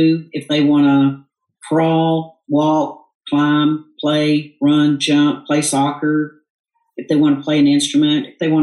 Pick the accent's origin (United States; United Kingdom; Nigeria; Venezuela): United States; the South; Or if you have a hitch in your giddy up, because I'm from the South, then if you have a cog in your spokes, then I can help you